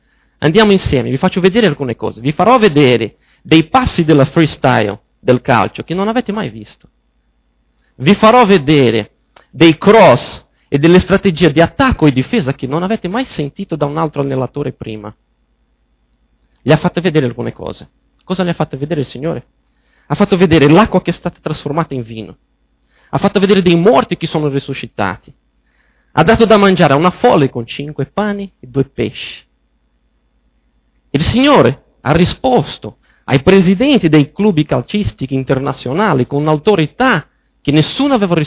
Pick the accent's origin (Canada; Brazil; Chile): Brazil; volevo, da buon brasiliano, volevo parlarvi oggi di calcio anche, sia perché mi manca il Brasile